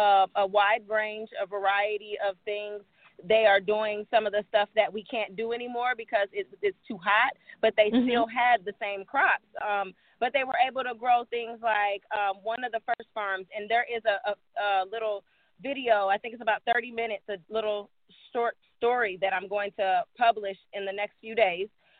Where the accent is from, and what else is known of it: Midwest, United States; born or raised there